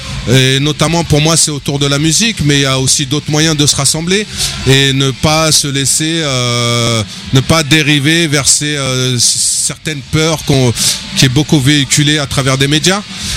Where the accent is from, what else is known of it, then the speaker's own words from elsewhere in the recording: Mantes-la-Jolie, Île-de-France, France; moi, je suis originaire de Mantes-la-Jolie, j'ai 45 ans. Donc un sacré passif à Mantes.